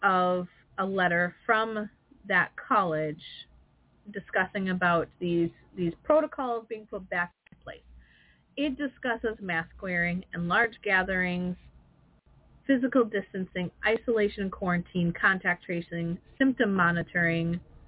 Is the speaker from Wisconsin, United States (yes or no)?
yes; Wisconsin, United States; I'm from Wisconsin.